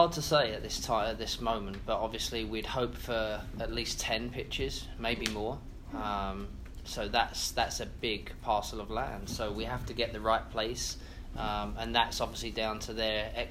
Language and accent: English; England, United Kingdom; even me as an Englishman saying it, we feel that this is what this city deserves, and this is what the people of Miami deserve.